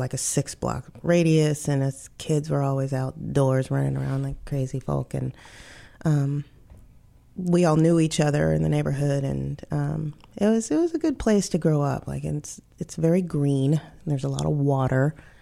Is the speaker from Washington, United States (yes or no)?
yes; Seattle, Washington, United States; Yeah, I'm from Seattle.